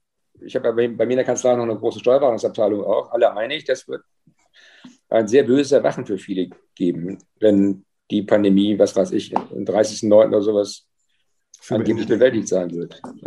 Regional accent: West Germany, Germany; Gut, Sie wissen, ich komme aus dem Westen.

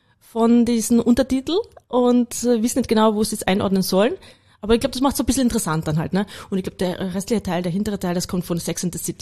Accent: Carinthia, Austria; moved away as an adult; now in Vienna, Austria; Ja, also ursprünglich komme ich aus Kärnten, genau. Ich kam dann nach der Matura nach Wien

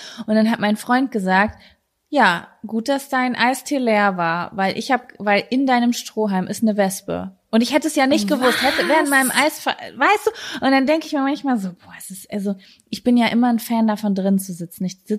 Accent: North Rhine-Westphalia, Germany; also born or lived in Cologne; ich ziehe jetzt zurück in so meine Heimatregion, obwohl ich immer ausfliegen wollte nach über 10 Jahren oder 12 Jahren, wenn man jetzt Köln auch noch mit einberechnet

